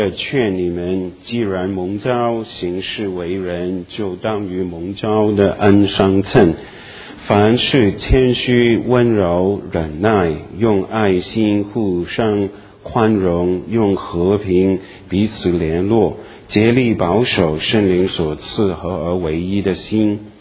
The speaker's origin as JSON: {"language": "Chinese", "country": "Hong Kong", "tie": "born or raised there", "also_born_or_lived": "Guangdong, China", "said": "那我是广东的，我是这个在广东出生，在这个香港长大，是从香港来的。"}